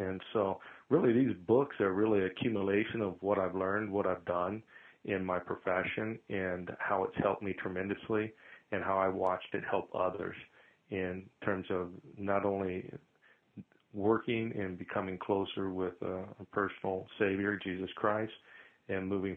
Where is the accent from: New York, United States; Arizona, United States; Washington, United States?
Arizona, United States; Tucson; Actually, I'm a native Arizona. I grew up in Tucson, Arizona, and I was the only one actually born in Tucson. The rest of my family actually was born in Kentucky.